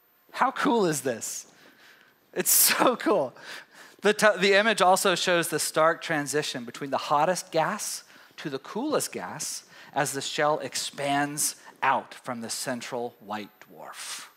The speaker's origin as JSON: {"language": "English", "region": "Texas", "country": "United States", "lives_now": "Oregon, United States", "said": "I've been here for 17 years, and I haven't gotten over it. I came from East Texas, which is actually quite lovely."}